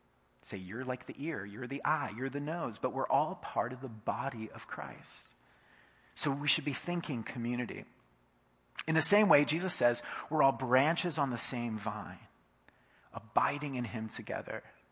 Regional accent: United States; But as an American, I grew up with something a little bit more extreme.

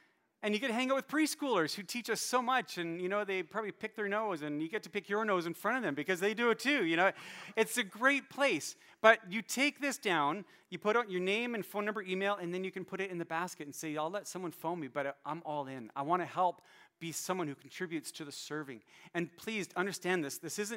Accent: Calgary, Alberta, Canada; So I came from Calgary, went there when I first went to college

